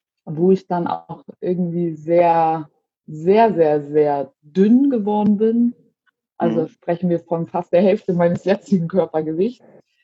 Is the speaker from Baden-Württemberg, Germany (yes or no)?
no; Hamburg, Germany; Ich bin jetzt 27, komme aus Hamburg.